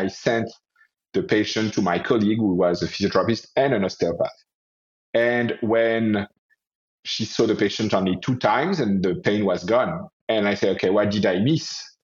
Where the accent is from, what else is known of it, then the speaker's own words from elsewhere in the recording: Paris, Île-de-France, France; English is a second language; now in Canada; And I jumped in osteopathy school and I moved in Canada because I come from Paris.